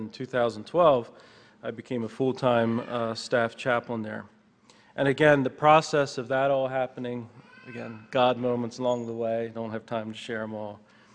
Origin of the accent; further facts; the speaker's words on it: United States; Growing up in America, had what we needed, plus what most of what we wanted.